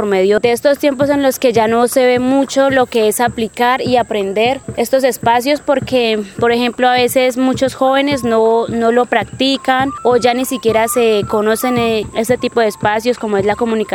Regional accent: Toribío, Cauca, Colombia; vengo del territorio de Toribío. Actualmente vivo en el resguardo de López Adentro.

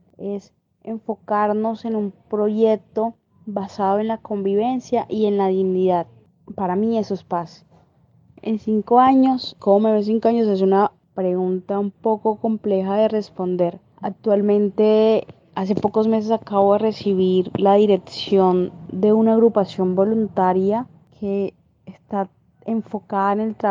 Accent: Colombia; la reconciliación es eso que nos falta como colombianos para construir una sociedad en paz

